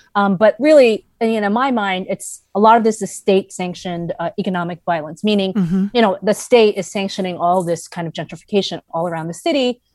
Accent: Brooklyn, New York, United States; So I grew up in Sunset Park, Brooklyn, was born and raised there.

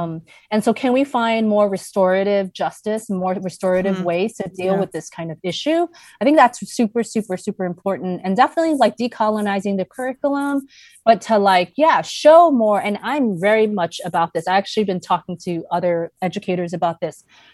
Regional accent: New York, United States; my cynical self as a New Yorker

